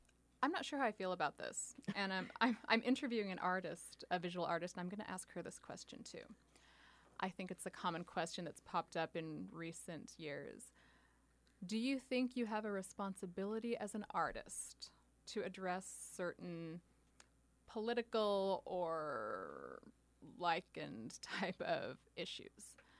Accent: United States; For me, I think as an American, I was experiencing a lot of things that maybe some British people didn't.

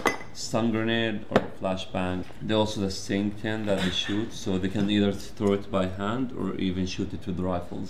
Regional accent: North Macedonia; also born or lived in Switzerland; I'm a photographer from Macedonia and Switzerland

